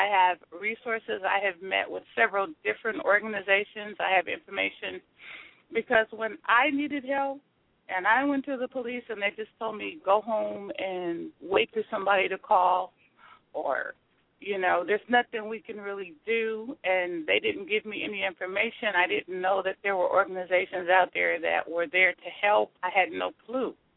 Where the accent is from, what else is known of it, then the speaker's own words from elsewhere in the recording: Los Angeles, California, United States; I was born in Los Angeles, grew up in Los Angeles, still here in Los Angeles